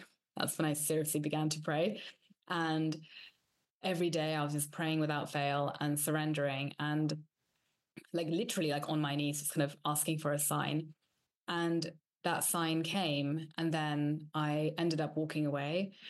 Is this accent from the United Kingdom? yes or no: yes; England, United Kingdom; moved away as an adult; also born or lived in Italy / London / Dubai; now in Spain; So I grew up in England, and when I was 19, I lived in Italy. So I went to Venice and I came back. Then I lived in London for a bit.